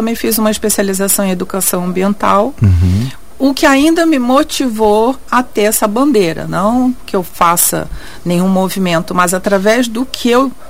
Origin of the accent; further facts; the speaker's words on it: Nova Friburgo, Rio de Janeiro, Brazil; Eu sei que sou carioca, porém fui criada em Nova Friburgo, estado do Rio.